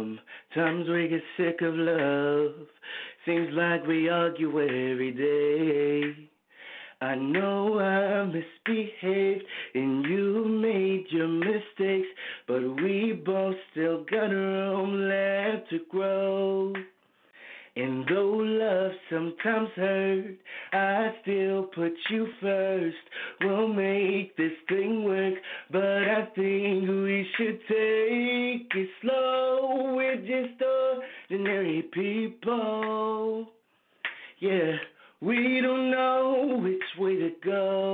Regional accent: Delaware, United States; I'm really proud to say that I'm from Delaware

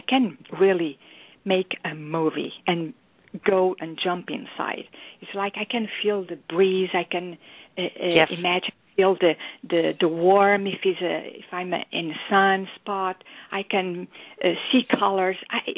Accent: Portugal; English is a second language; also born or lived in Africa; I'm a Portuguese, and I was born in Africa. As my father, he was a military officer. We traveled around all Africa. We were moving all the time.

